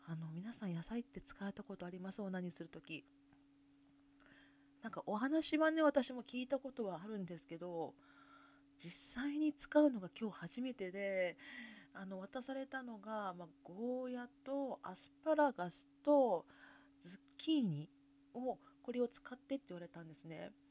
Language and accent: Japanese; Kansai, Japan; 私はもともと関西出身で、母は地方の方なんですよね。